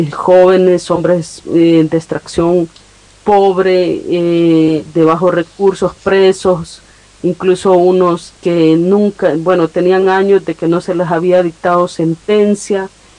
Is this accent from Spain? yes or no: no; Honduras; nosotros como pueblo hondureño tenemos que llegar un día